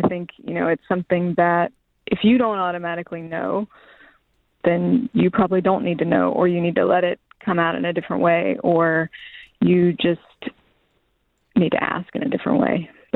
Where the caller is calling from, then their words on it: Vashon, Washington, United States; I'm calling from Seattle. Actually, Vashon.